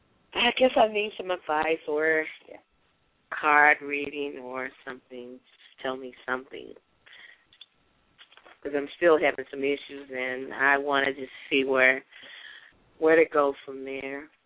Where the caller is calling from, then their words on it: Tennessee, United States; I'm calling from Tennessee.